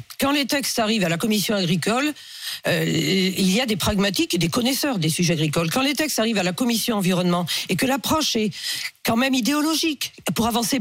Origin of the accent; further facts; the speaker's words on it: Pays de la Loire, France; Moi, je suis du Maine-et-Loire.